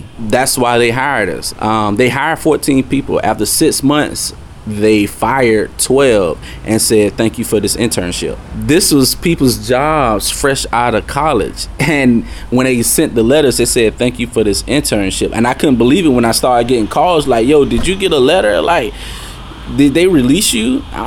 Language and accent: English; Tallahassee, Florida, United States; I'm from Tallahassee, Florida.